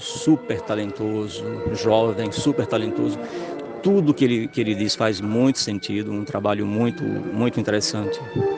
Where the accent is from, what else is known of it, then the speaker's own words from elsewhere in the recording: São Cristóvão, Sergipe, Brazil; moved away; Sou de Sergipano, de São Cristóvão, vim para cá em 90.